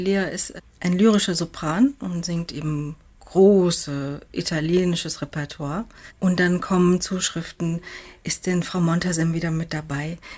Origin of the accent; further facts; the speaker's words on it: Tehran, Tehran Province, Iran; now in Germany; Zehntausende Männer mit schwarzen Bärten zogen durch die Straßen Teherans und schrien Markbar Shah, Tod dem Schah. Wir flohen nach Deutschland.